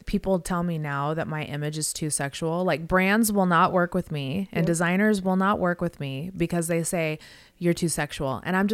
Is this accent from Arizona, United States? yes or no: no; Las Vegas, Nevada, United States; I'm from Vegas.